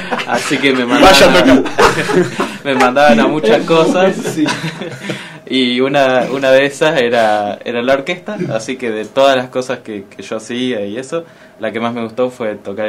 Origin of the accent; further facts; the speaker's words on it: Argentina; soy de Tuay